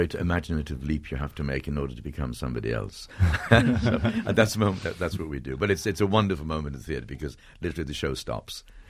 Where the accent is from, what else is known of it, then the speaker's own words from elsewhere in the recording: Ireland; I grew up in Ireland